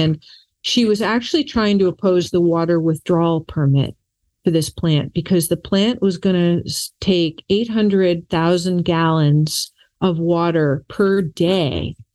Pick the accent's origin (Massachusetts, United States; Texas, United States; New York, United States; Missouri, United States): Massachusetts, United States; I had recently moved back to my home state of Massachusetts many years ago